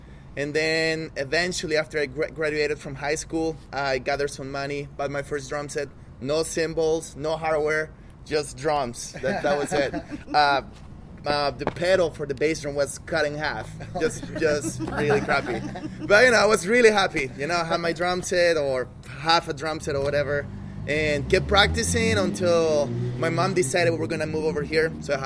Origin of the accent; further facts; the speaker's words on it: El Salvador; I started learning to play. I'm originally from El Salvador.